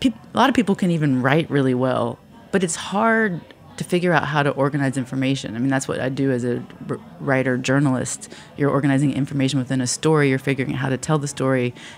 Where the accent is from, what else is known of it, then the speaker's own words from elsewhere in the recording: Philippines; now in United States; I am a Filipino.